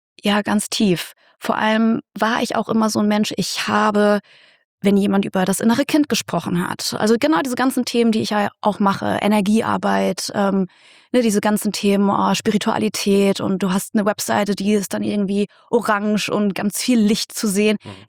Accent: Fulda, Hesse, Germany; moved away as an adult; also born or lived in Berlin; ich bin gebürtige Fuldarin, aufgewachsen in der Wiesenmühlstraße. Hm. Und ja, ich bin mit 18 bin ich aus Fulda rausgezogen, weggezogen nach Berlin, habe dort studiert, Journalismus.

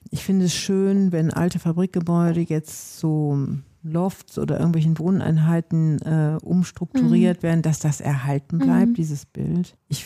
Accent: Wuppertal, North Rhine-Westphalia, Germany; Ja, Wuppertal ist meine Heimat. Ich bin ja immer wieder hierhin zurückgekehrt

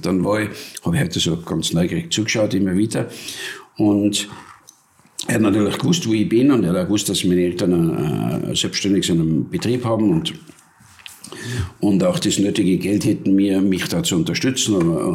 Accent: Wörgl, Tyrol, Austria; ja bei Wörgl, über Hennersberg haben wir überall Bergrennen gehabt und ich bin da heute halt immer als kleiner Junge auf die Bäume drum gesetzt

